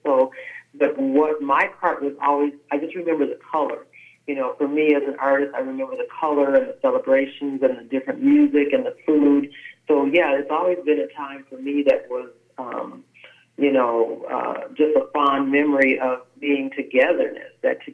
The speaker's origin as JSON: {"language": "English", "region": "Texas", "country": "United States", "tie": "born or raised there", "said": "I think growing up in Texas, it was, you know, anything that we did was always just around what we could do to support, you know, our blackness."}